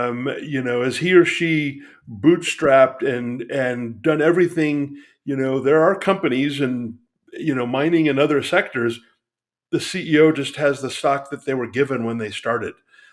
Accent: California, United States; Living in Nevada, we're next door to California, and I grew up in California, but love Nevada.

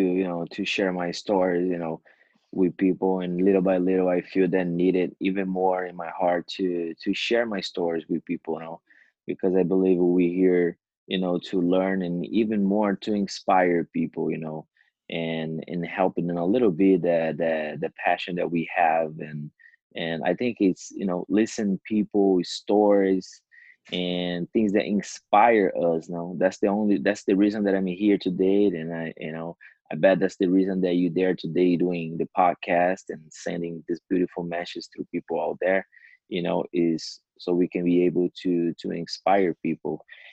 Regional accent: Brazil; I grew up in Brazil. I was born and grew up in Brazil. I was born and raised in Brazil.

